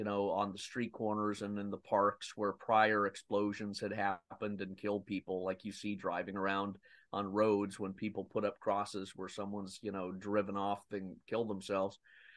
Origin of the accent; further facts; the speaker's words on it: United States; And it's me as an American Army officer walking the grounds